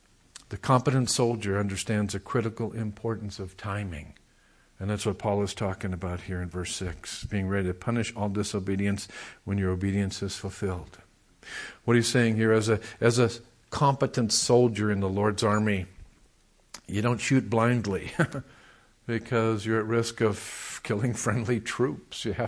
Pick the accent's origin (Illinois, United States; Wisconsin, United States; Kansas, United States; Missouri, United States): Missouri, United States; I'm from the Show Me State.